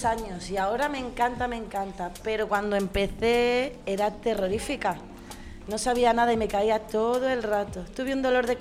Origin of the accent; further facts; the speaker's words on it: Madrid, Community of Madrid, Spain; Pues yo nací aquí en Madrid, madrileña desde que nací.